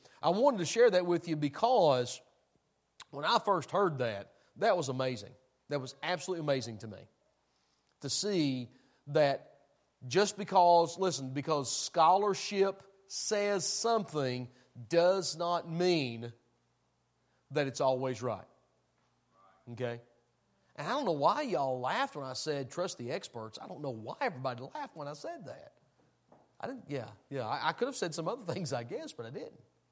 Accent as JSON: {"language": "English", "region": "Tennessee", "country": "United States", "said": "I know I'm from Tennessee, but I know that much."}